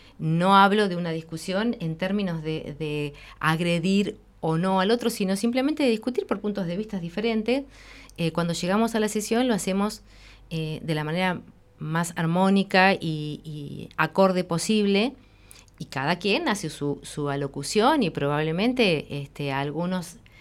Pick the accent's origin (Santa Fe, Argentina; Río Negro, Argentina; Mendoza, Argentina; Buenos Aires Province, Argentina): Río Negro, Argentina; Viedma; Yo soy de Viedma y no es que esto sea un mérito o me distinga.